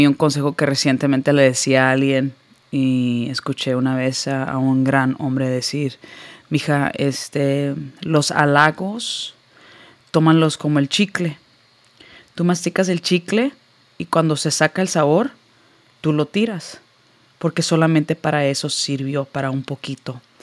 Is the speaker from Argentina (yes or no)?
no; Houston, Texas, United States; Soy originaria de Houston, Texas. Crecí en un ambiente no muy saludable, sino altamente tóxico